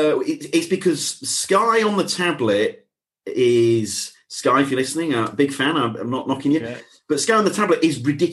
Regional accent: Yorkshire and the Humber, United Kingdom; as a Yorkshireman, like I imagine like Ray Illingworth in the 60s.

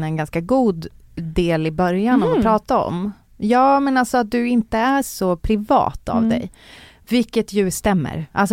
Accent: Umeå, Västerbotten County, Sweden; Så här, jag växte upp i Umeå.

